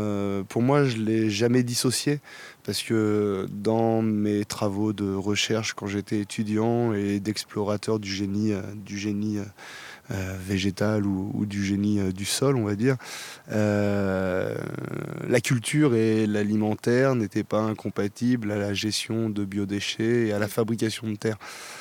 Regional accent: Saint-Savin, Nouvelle-Aquitaine, France; Alors je viens de la Vienne, à côté de Poitiers, un petit village qui s'appelle Saint-Savin.

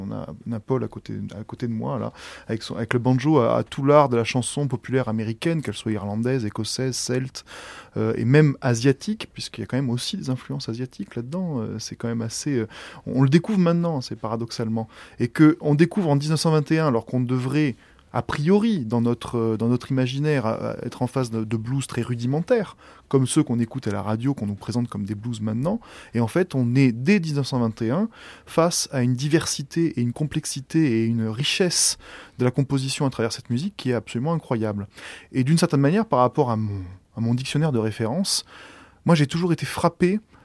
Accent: France; beaucoup de choses qui aussi me correspondent en tant que Français

